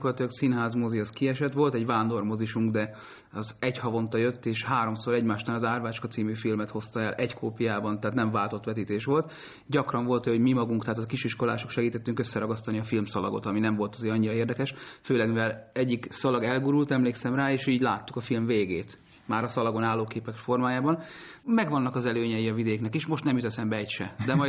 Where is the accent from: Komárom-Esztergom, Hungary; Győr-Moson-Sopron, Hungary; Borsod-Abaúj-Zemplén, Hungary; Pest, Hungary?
Pest, Hungary; Jászkarajenő; Én Jászkara Jenő nevű településről, ami Pest megye egyetlen Jásszal kezdődő települése, tehát ez benne a kuriózum, de itt véget is ér.